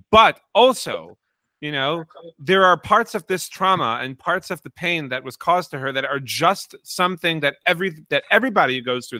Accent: Borough Park, New York, United States; even though I'm from Bar Park.

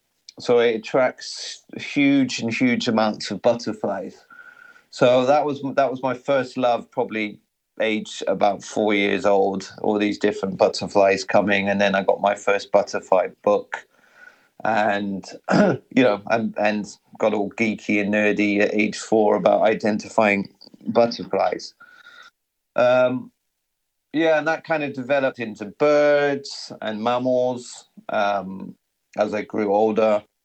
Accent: South West England, United Kingdom; I'm English, British, and I grew up in the Cotswolds, which is a really stunning part of West England. Very old school, you know, it's 600-700-year-old houses on every street.

